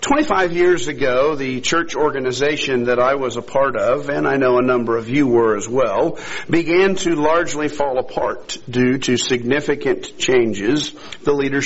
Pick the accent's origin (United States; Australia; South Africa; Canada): Australia; born there; as everyone here knows, I was born in Australia. It's been quite a while now since I last took a trip there.